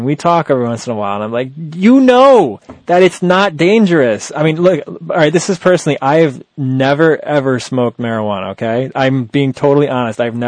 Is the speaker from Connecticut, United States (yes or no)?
yes; Greenwich, Connecticut, United States; Greenwich High School, you know, we're both from Greenwich.